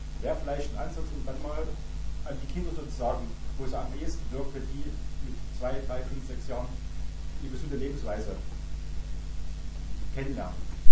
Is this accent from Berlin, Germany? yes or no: no; Halle, Saxony-Anhalt, Germany; Ich bin Arbeitsloser, ja, und ich komme nun aus Halle